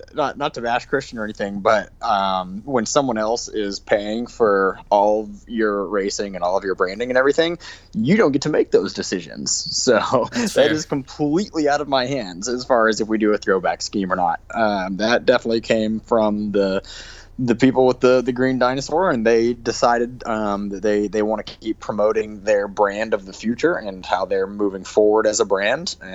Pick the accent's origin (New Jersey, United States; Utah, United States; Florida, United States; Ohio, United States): Utah, United States